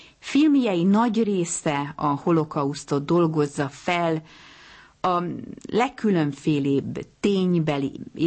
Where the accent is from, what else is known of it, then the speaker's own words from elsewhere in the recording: Budapest, Hungary; Budapesten születtem, a kicsi gyerekkoromat a családi antikváriumban töltöttem, ami a Pannónia utca és a körút sarkán állt, Víg Színház antikvárium néven